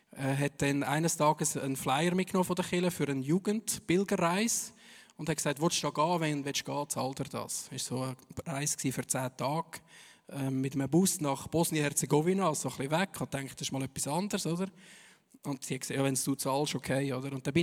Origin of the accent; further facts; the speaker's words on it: Zug, Switzerland; Also, ich komme aus der Innerschweiz, versteht ihr meinen Dialekt? Oder soll ich ein bisschen Berndeutsch versuchen? Wahrscheinlich besser nicht. Ich komme von Zug.